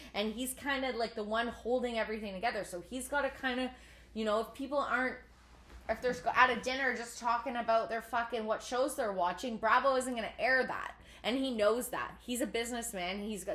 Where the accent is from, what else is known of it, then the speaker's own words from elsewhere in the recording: Sudbury, Ontario, Canada; I grew up in Canada and in the eastern side, but I went to, like, a high school that was called the preppy school of Sudbury